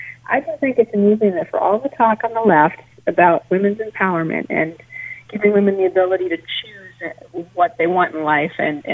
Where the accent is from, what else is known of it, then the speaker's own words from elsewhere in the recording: Alberta, Canada; now in United States; I'm an immigrant to this country. I'm from Canada, and I'm originally from Alberta. I'm a millennial